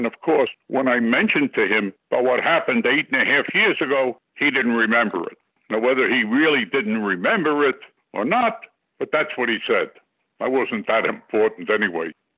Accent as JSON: {"language": "English", "country": "United States", "said": "I'm an American, and I believe in Donald Trump"}